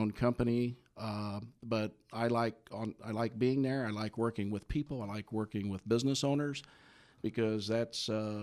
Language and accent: English; Midwest, United States; And but I grew up in the Midwest, graduate of Indiana and Purdue Universities.